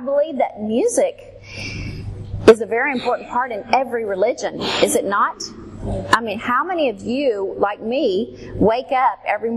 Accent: Texas, United States; I was born in Texas. I grew up in Texas. I was raised in a pastor's home.

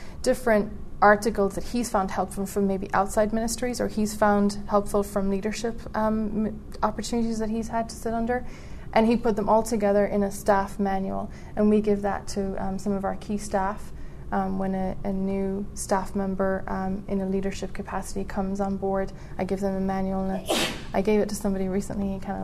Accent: Ireland; moved away; And being Irish, I do not eat pumpkin pie, period.

